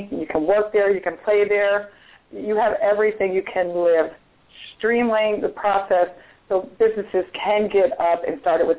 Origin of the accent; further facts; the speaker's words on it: Philadelphia, Pennsylvania, United States; originally I'm from Philadelphia, but I've been here for over 40 years.